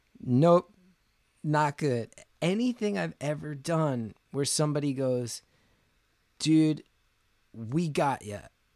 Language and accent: English; New Jersey, United States; When I was 19 years old, there's a magazine where I grew up in New Jersey, this underground magazine called Weird New Jersey that's all about haunted shit in New Jersey.